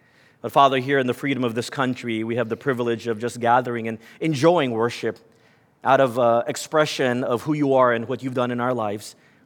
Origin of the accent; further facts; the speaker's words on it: Texas, United States; although I'm a big guy, growing up in Texas, born and bred on Texas meat, I get over there and I'm a giant.